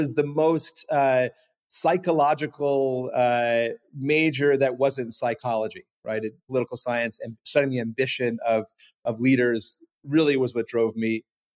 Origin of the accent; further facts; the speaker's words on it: Miami, Florida, United States; Well, I mean, growing up in Miami back then, we were always on boats.